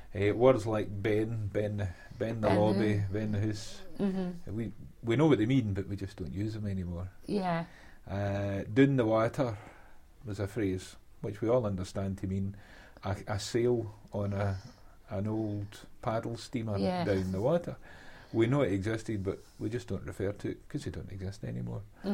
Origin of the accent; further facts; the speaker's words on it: Glasgow, Scotland, United Kingdom; born there; Well, I was born in Sandy Hills in the east end of Glasgow